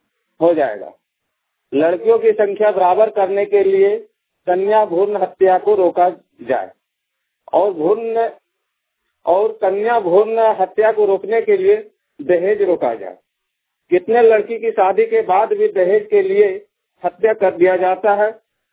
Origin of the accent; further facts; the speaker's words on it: Jamua, Jharkhand, India; ग्राम post बाटी थाना जमुआ जिला गिरिडीह झारखंड का रहने वाला हूँ।